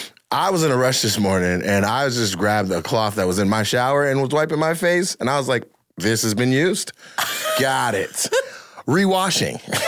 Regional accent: Lacey, Washington, United States; So I'm born and raised in Lacey, Washington, which Ooh. Is about an hour south of Seattle

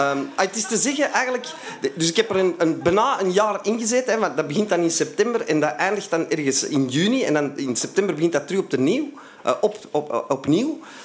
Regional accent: Antwerp, Flanders, Belgium; Ik kom uit Antwerpen en ook uit Vlaanderen, hè, want dat ligt in Vlaanderen, Antwerpen.

